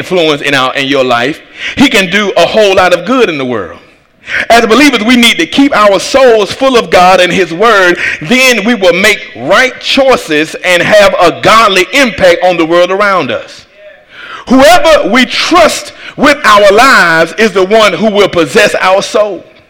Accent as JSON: {"language": "English", "town": "Atlanta", "region": "Georgia", "country": "United States", "said": "I've got to go for the Falcons. I'm from Atlanta."}